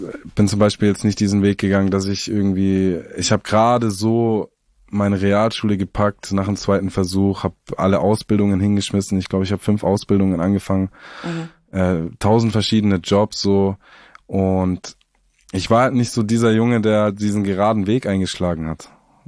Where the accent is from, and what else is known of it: Southern Germany, Germany